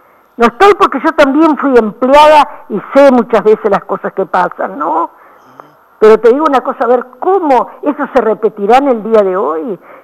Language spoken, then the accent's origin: Spanish; Paso de los Toros, Tacuarembó, Uruguay; born there; somos habitantes de Paso de los Toros, nacimos en Paso de los Toros